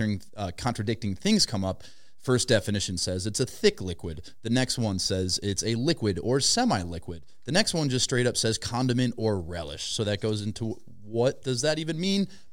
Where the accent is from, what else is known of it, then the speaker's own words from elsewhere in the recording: Midwest, United States; See, as like a Midwesterner, you go, what's in ranch?